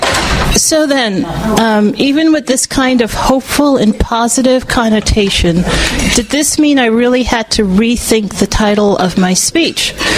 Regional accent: Guyana; born there; I was born in Guyana, South America, and was sighted. As a child, my grandmother signed me up for, I think, every possible after-school activity.

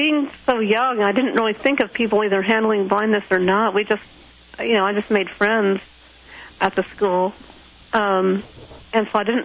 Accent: Omaha, Nebraska, United States; I grew up in Omaha, Nebraska. My parents originally are from Nebraska, so we grew up in Omaha.

